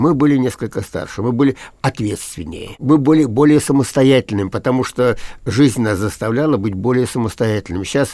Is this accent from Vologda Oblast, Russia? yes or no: no; Moscow, Russia; also born or lived in Minsk, Belarus; Вот как я оказался, москвич оказался в Минске. Во всех анкетах я пишу, что я родился в Минске. Семья жила в Москве.